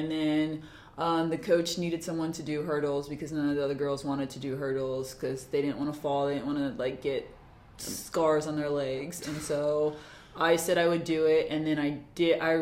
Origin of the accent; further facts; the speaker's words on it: Des Moines, Iowa, United States; No, I grew up in Des Moines, Iowa.